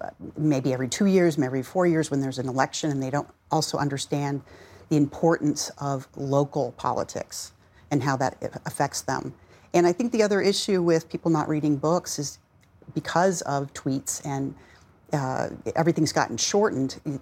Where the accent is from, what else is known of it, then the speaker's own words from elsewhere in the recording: Virginia, United States; because we're from Virginia, outside D.C. We're kind of exposed to it all the time, whereas the rest of the country really isn't.